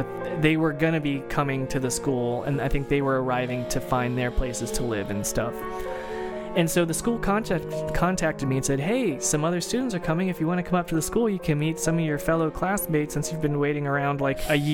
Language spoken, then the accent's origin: English; Ireland; I'm Irish and my mom looks like a leprechaun